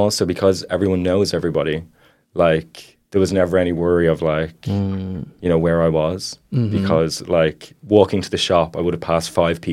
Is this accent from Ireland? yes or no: yes; Leinster, Ireland; accent: South Dublin; now in Dublin, Ireland; when I was a kid, I lived like half in Louth, and then on the weekends I'd be in Dublin.